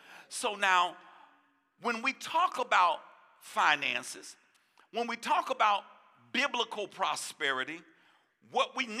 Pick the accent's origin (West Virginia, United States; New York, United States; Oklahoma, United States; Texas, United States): New York, United States; Brooklyn; I grew up in the inner city of Brooklyn, New York, okay? I grew up in Bed-Stuy.